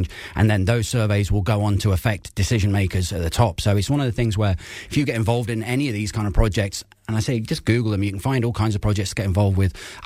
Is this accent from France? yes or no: no; England, United Kingdom; moved away as an adult; now in Ireland; Yeah, I'm obviously English. I've been over in Ireland 19 years now, and it was birds that fetched me over to Ireland.